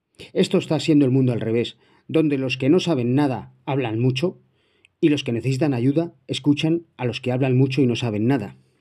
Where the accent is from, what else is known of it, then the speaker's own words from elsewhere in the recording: Spain; hay menos sentido común en los propietarios de perros en mi país, España.